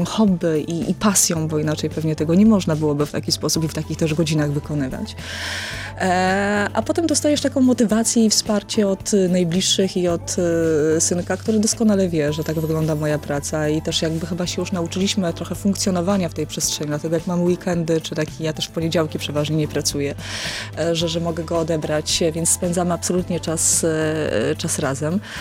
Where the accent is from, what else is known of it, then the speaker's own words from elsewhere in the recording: Kuyavian-Pomeranian Voivodeship, Poland; bo jednak jestem z Kujawsko-Pomorskiego, więc czasami odwiedzam te rejony